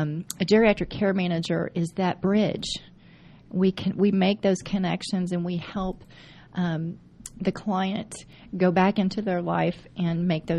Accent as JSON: {"language": "English", "region": "Kentucky", "country": "United States", "also_born_or_lived": "Florida / New York / New Jersey", "lives_now": "Georgia, United States", "said": "I'm originally from Kentucky, and I went to University of Kentucky and graduated with my first nursing degree over 20 years ago. It has taken me all over the Eastern Coast, from Florida to New York to New Jersey, and landing here in Georgia."}